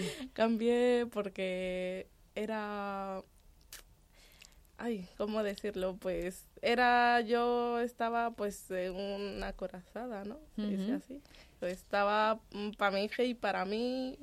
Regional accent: Dominican Republic; Mi madre estaba en República Dominicana, de donde soy.

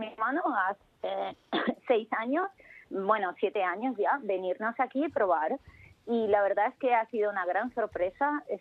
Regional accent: Castellón, Valencian Community, Spain; now in Modena, Italy; nosotros venimos de Castellón y Castellón es la ciudad, digamos, por excelencia de la cerámica en España.

